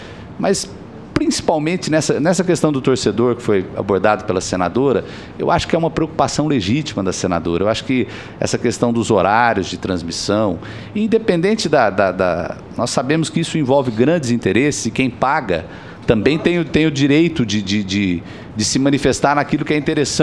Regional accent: Campinas, São Paulo, Brazil; Eu sou da cidade de Campinas. Nós temos dois clubes em Campinas

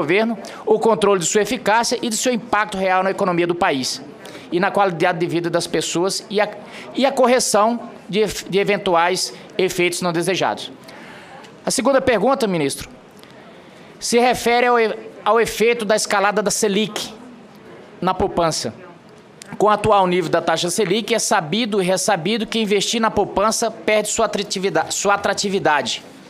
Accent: Mato Grosso, Brazil; também sou do estado do Mato Grosso e estamos aqui representando as angústias ali daquele estado.

